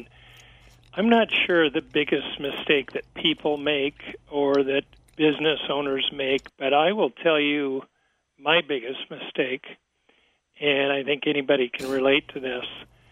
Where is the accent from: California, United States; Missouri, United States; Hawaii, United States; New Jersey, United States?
Missouri, United States; Kansas City; whether it's the blue sky day here in my hometown of Kansas City.